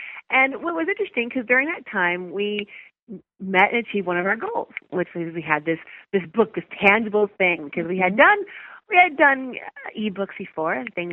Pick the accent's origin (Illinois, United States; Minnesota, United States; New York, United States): Illinois, United States; Chicago; a college Chicago sweetheart that we, you know, we're from Chicago.